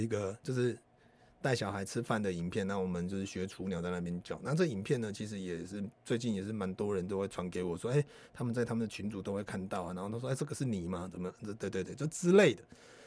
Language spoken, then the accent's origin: Chinese; Malaysia; 我是大马人